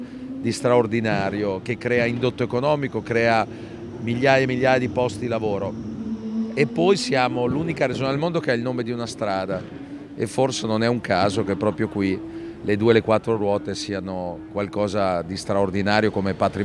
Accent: Campogalliano, Emilia-Romagna, Italy; non devo dire che vengo da Modena o da Campo Gagliano

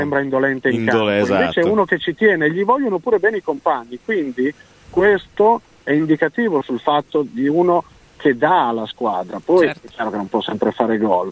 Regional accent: Bologna, Emilia-Romagna, Italy; io sono tifoso del Bologna, sono di Bologna

